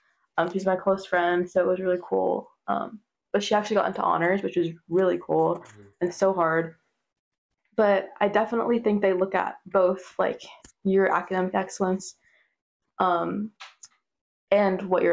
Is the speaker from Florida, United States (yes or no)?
yes; Florida, United States; I'm going to the University of Florida, which is in my hometown.